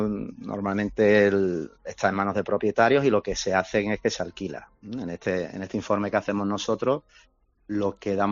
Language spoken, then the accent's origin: Spanish; Málaga, Andalusia, Spain; Que somos aquí de Málaga y no sé si es nuestra carácter, cómo somos